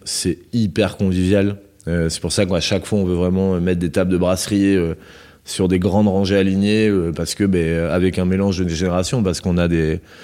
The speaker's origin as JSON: {"language": "French", "region": "Nouvelle-Aquitaine", "country": "France", "tie": "born or raised there", "said": "Non, oui, effectivement, je suis originaire des Landes."}